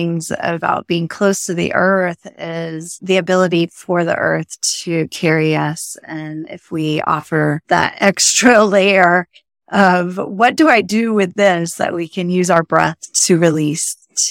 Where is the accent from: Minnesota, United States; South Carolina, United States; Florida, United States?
Florida, United States; now in Lake Tahoe, United States; I'm actually from Florida. And as we know, in Florida, it can be very hot.